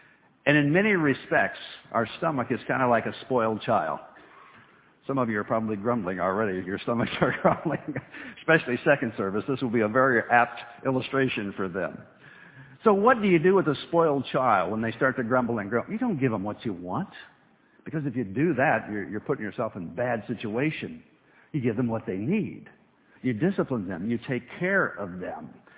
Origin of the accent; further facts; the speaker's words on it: United States; Americans are notoriously undisciplined people, and I'm an American, so I can say that about us.